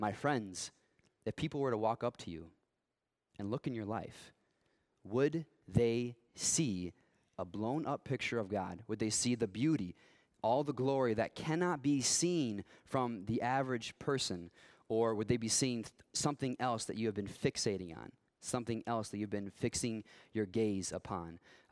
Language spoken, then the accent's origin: English; Chicago, Illinois, United States; Nothing good comes from Chicago. That's what I meant to say. I'm from Chicago, so I can say that.